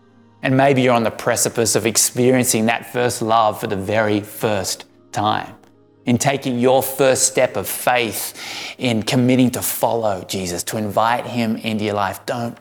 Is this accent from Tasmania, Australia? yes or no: yes; Hobart, Tasmania, Australia; also born or lived in Sydney; I've been a part of three churches in my 40 plus years, the church I grew up in Hobart, Tasmania